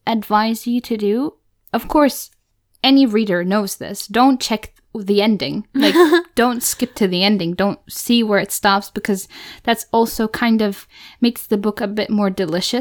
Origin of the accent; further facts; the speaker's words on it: Germany; accent: German; English is a second language; I'm German and I can't even do that. Like, this is my accent. Like, I try to make the German English accent and I can't.